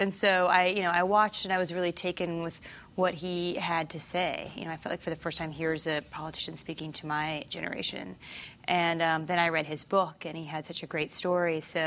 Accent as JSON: {"language": "English", "region": "Oklahoma", "country": "United States", "tie": "born or raised there", "said": "Well, you know, I grew up in Oklahoma. I didn't really grow up in a political family."}